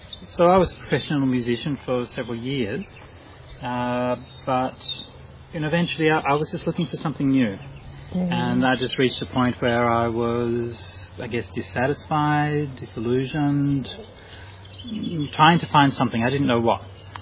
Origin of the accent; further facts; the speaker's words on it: Perth, Western Australia, Australia; also born or lived in Thailand / Malaysia; now in Taiwan; Australian monk. I've been ordained for about 24 years, I think I've been a monk now, something like that. Originally from Perth, so this is my hometown. And I've been a monk, I've been living in Thailand, in Australia, Malaysia, different places.